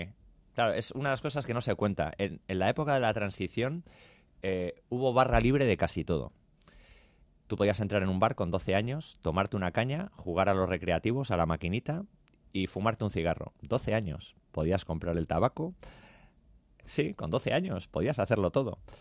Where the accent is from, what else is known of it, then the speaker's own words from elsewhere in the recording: Madrid, Community of Madrid, Spain; born there; also born or lived in Barcelona; aunque había nacido en Madrid y no sé qué, vinimos de Barcelona.